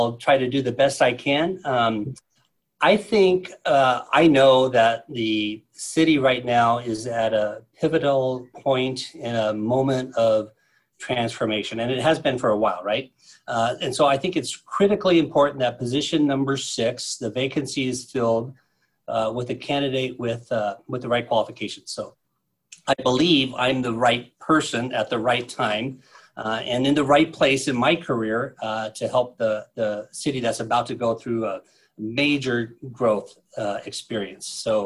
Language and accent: English; Roslyn, Washington, United States; We grew up in in Roslyn, Washington, another coal town, and we've been here for 14 years.